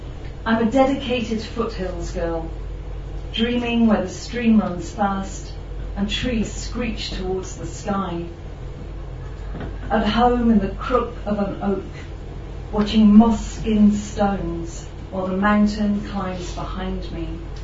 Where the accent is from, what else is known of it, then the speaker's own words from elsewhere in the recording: South West England, United Kingdom; I'm from Somerset in England in the very beginning, and my mum grew up in a very small village. And I've done a lot of travelling all my life, but my whole family have stayed in one place. I've got a huge family, and they're all around Bridgewater